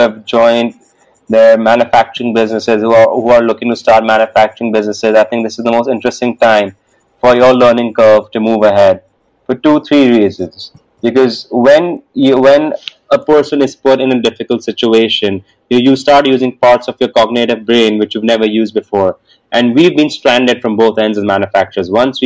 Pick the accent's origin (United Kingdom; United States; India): India; we as Indian manufacturers pride ourselves in our manufacturing.